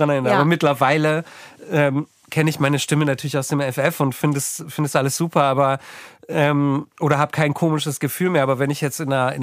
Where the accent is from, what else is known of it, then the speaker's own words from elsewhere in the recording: Berlin, Germany; als gebürtige Berlinerin